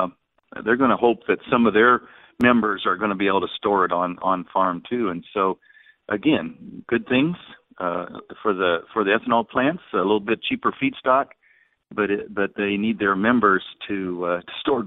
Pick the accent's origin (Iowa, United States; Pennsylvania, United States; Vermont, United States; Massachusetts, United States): Iowa, United States; now in Missouri, United States; I grew up in Iowa and we took our beans out and then our corn. But here, for much of Missouri, the corn comes out first and then the soybeans.